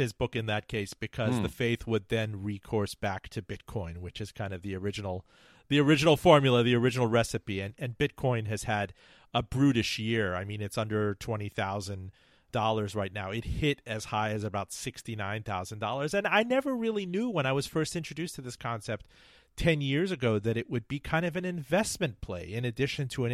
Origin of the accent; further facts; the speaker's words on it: Miami, Florida, United States; I'm from Miami, which is a crypto capital, right?